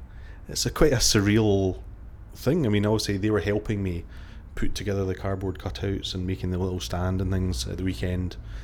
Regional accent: Glasgow, Scotland, United Kingdom; My date of birth is 9/11/73 and I'm from Glasgow.

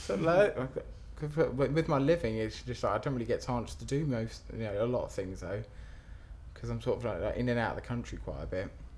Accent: Paddington, London, United Kingdom; I'm 32, and I'm from Paddington.

